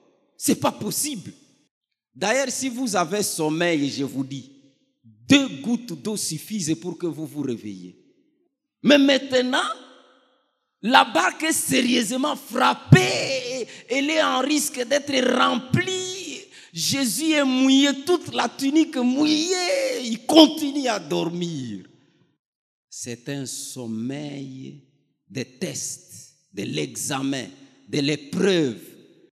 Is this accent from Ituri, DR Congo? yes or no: yes; Bunia, Ituri, DR Congo; comme je suis de Bounia, je maîtrise beaucoup le lac Albert